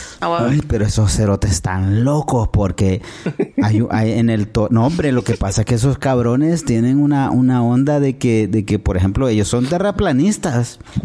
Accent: El Salvador; los salvadoreños somos o católicos, o evangélicos, o disque testigos de Jehová.

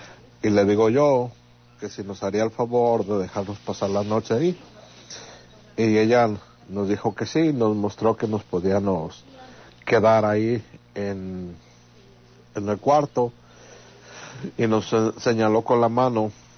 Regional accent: Lagos de Moreno, Jalisco, Mexico; now in Washington, United States; somos de Lagos de Moreno, te escuchamos acá en el estado de Washington

